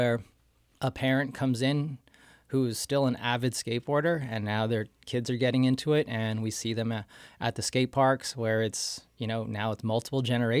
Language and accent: English; San Diego, California, United States; I grew up in San Diego, California, and so skateboarding was all around me.